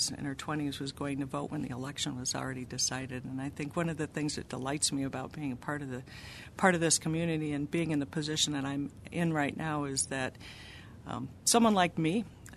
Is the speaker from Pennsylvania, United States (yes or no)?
no; Michigan, United States; also born or lived in Argentina; I'm originally from Michigan. My dad, as I said, is a minister. We lived out of the country when I was a kid. We lived out in Argentina.